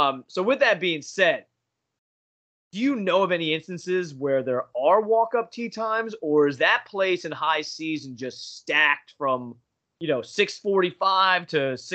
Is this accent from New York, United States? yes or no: yes; New York, United States; So where I grew up on Long Island, they used to do like these county passes or township passes